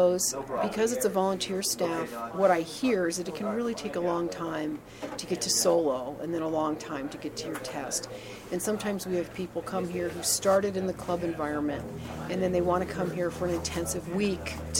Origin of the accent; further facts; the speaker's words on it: New York, United States; moved away as an adult; also born or lived in Palo Alto; Well, I grew up in New York. I lived in Palo Alto for most of my adult life, about 22 years in Palo Alto.